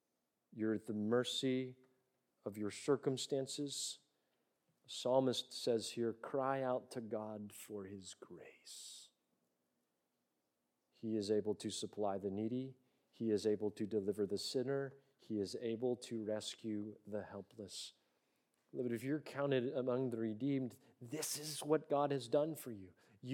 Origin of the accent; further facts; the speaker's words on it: Florida, United States; Look, I get seasick even when it's still, and I'm from Florida.